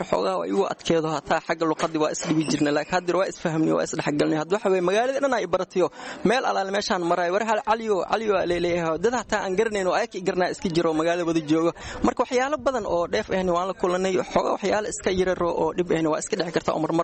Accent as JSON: {"language": "Somali", "town": "Mogadishu", "region": "Banaadir", "country": "Somalia", "said": "Walaal aniga horta waxaan ka imid magaalada Muqdisho 1998"}